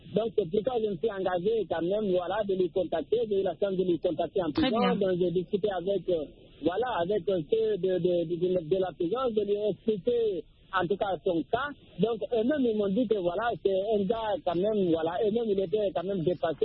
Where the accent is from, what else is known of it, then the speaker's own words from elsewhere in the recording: Guinea; now in Cameroon; que ce soit ici au Cameroun, ou bien dans mon pays d'origine, la Guinée-Conakry